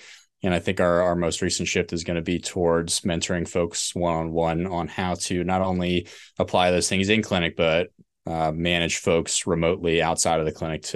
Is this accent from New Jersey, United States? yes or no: yes; New Jersey, United States; born there; So I was born in New Jersey.